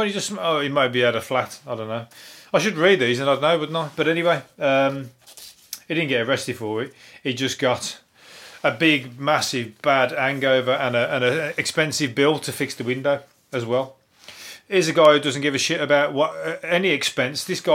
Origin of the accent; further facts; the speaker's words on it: West Midlands, United Kingdom; accent: Brummie; My accent's the Brummy accent.